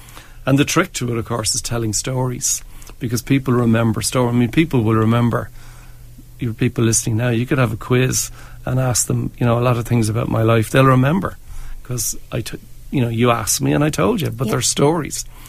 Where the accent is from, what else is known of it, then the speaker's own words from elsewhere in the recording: Bray, Leinster, Ireland; I'm from Bray, and he's from those parts as well.